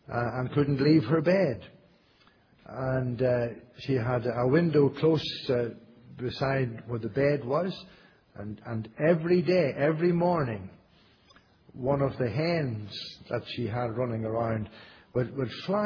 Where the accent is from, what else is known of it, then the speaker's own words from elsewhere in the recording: Northern Ireland, United Kingdom; where I grew up in Northern Ireland